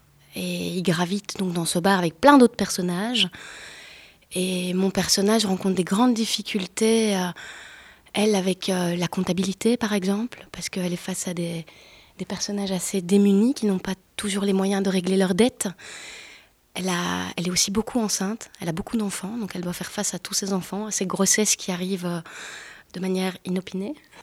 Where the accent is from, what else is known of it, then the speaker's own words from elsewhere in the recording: Herstal, Wallonia, Belgium; Moi, je viens d'Herstal, donc c'est aussi un quartier très défavorisé.